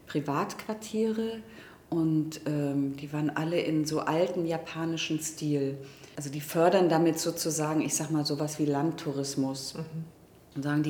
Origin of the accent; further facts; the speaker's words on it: Mecklenburg-Vorpommern, Germany; ich komme ja aus Mecklenburg-Vorpommern, bin natürlich auch oft